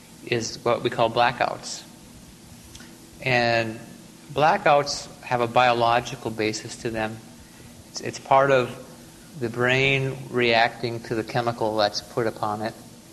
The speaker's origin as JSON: {"language": "English", "region": "Michigan", "country": "United States", "said": "Well, one of the very widely used tests comes from my home state of Michigan."}